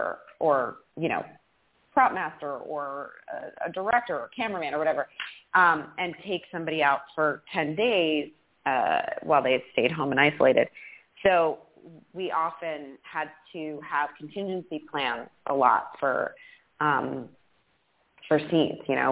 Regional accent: East Coast, United States; now in New York, United States; I mean, I grew up on the East Coast. I have been in New York for like 20 years, and so it's just where I live

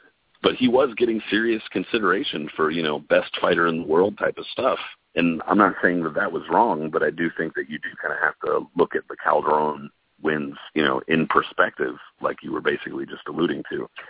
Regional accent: Pennsylvania, United States; I'm from Eastern PA. I told you I know this game.

